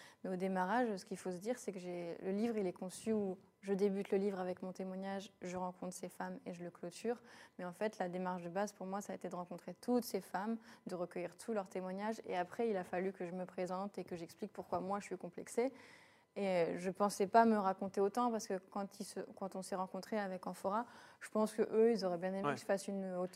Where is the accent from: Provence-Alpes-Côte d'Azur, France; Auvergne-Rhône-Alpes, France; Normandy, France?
Normandy, France; Caen; now in Paris, France; Moi, je suis normande, ça va faire 11 ans que je suis ici.